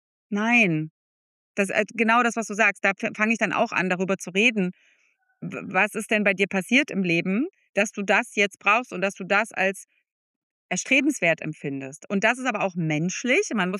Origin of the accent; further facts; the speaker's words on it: East Germany, Germany; Also ich komme wirklich aus einer anderen Welt. Ich komme einfach nicht aus dem Westen, das ist ein Riesenunterschied.